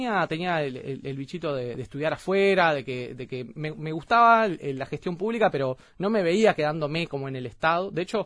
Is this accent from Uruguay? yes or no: yes; Ciudad de la Costa, Canelones, Uruguay; Yo vengo de una familia así como laburante, trabajadora, entonces está, para poder bancarme, nosotros somos de Ciudad de la Costa